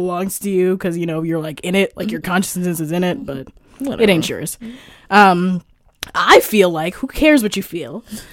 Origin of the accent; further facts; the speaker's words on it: New York City, New York, United States; I'm from New York.